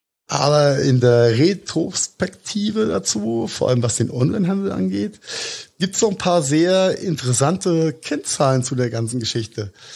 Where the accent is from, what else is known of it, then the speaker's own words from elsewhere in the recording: Rhineland-Palatinate, Germany; Wir kommen aus Rheinhessen.